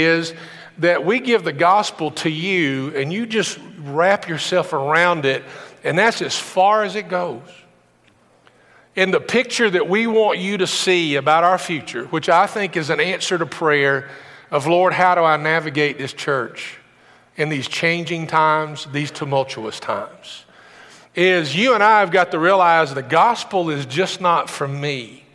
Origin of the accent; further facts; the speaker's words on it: Campbellsville, Kentucky, United States; also born or lived in Greensburg; Julie and I grew up in Campbellsville and Greensburg.